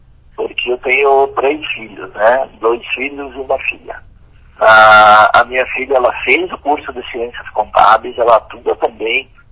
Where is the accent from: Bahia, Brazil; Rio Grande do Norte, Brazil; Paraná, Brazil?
Paraná, Brazil; Pato Branco; Então, eu sou natural de Pato Branco mesmo, né? Tenho 59 anos.